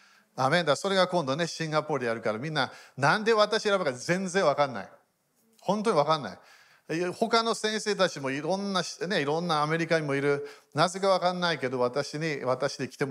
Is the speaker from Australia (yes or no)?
no; United Kingdom; Japanese is a second language; 23度、暑い、23度、ごめん、イギリス人なのでごめんね、寒いのが好きなんだよね。